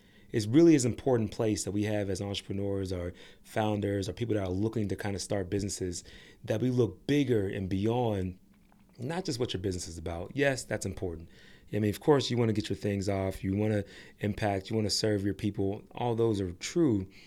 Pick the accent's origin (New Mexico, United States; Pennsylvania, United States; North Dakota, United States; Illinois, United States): Pennsylvania, United States; Pittsburgh; I was raised in Pittsburgh, but both sides, my mom and my dad are both from the city.